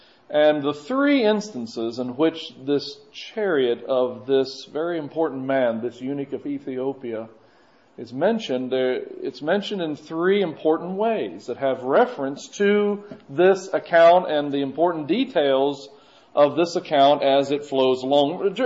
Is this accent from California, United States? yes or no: no; Ohio, United States; I was born in Ohio, raised there, and we would travel to Florida once or twice a year.